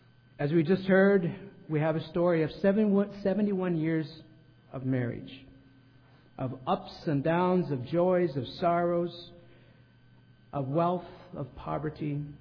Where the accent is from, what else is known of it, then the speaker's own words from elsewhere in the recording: South Dakota, United States; Just in a community north of where I grew up in South Dakota, they've had complete crop loss already